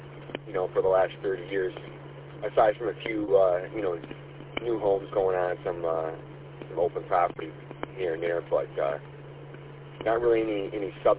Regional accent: Marine City, Michigan, United States; But I grew up in Marine City, and it's gotten more popular, but it hasn't hit that same popularity that Romeo has

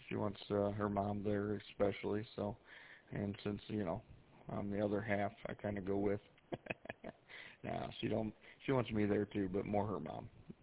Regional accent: Michigan, United States; We're just right outside of Detroit.

